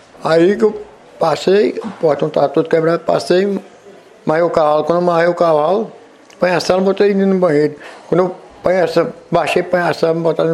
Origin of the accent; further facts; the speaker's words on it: Nanuque, Minas Gerais, Brazil; also born or lived in Pernambuco / Bahia; now in Mucuri, Brazil; Sou da Bahia, sou lá de Pernambuco, mas sou criado em Nanuque.